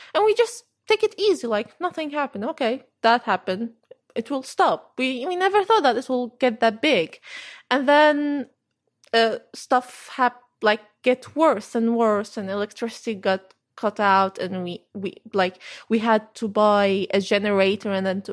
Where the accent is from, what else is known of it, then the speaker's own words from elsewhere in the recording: Damascus, Damascus Governorate, Syria; I'm from Damascus, Syria, the capital, and I grew up there. And the neighborhood which we used to live at was filled of family members.